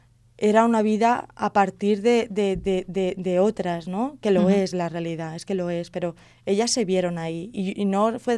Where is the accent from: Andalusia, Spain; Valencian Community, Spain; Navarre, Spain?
Valencian Community, Spain; Pinoso; lo he hecho en Pinoso, que es mi pueblo, que empecé allí.